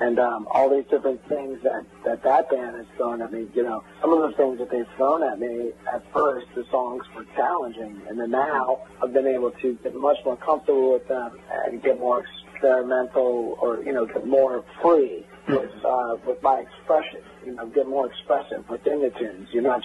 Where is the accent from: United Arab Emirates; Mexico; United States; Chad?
United States; New Orleans, Louisiana; oh, I'm a drummer from New Orleans